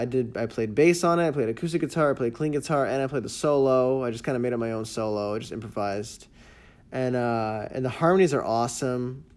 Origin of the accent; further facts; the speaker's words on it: Miami, Florida, United States; born there; I was born in Miami, but I still hate it.